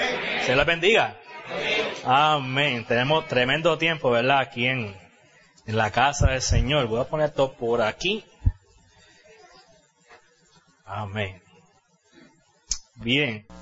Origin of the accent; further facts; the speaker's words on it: Caguas, Puerto Rico; Básicamente nos criamos en la iglesia en Caguas